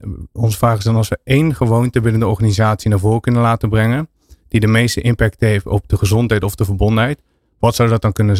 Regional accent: Limburg, Netherlands; Ik kom wel uit Limburg van origine.

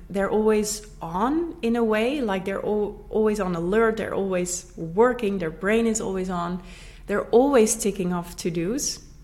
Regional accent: Netherlands; English is a second language; also born or lived in Brasilia, Brazil; And this is when I moved back home from Brasilia to the Netherlands.

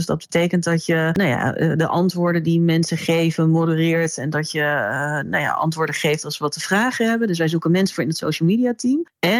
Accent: North Brabant, Netherlands; En ik ben in Brabant opgegroeid tussen die 11 miljoen varkens.

